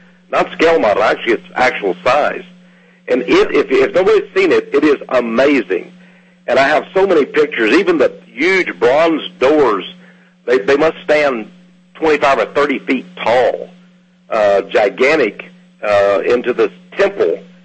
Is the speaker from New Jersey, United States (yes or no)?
no; Austin, Texas, United States; And I told him my name, and I'm from Austin, Texas, and I'm a writer